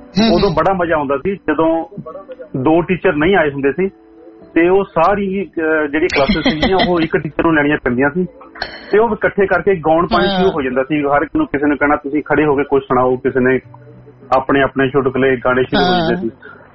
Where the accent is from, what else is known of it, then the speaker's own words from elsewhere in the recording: Virk, Punjab, India; ਸਾਡਾ ਪਿੰਡ ਸੀ ਜੀ ਫਗਵਾੜੇ ਦੇ ਕੋਲ, ਪਿੰਡ ਵਿਰਕ, ਤੇ ਮੇਰਾ ਬਚਪਨ ਉੱਥੇ ਬੀਤਿਆ।